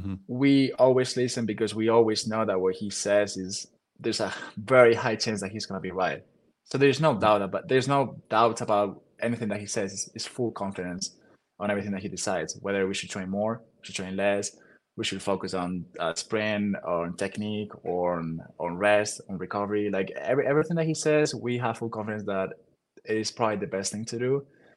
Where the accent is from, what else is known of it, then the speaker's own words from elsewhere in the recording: Spain; English is a second language; moved away as an adult; now in United States; I was coming from Spain. I barely knew English. Didn't know what yards were.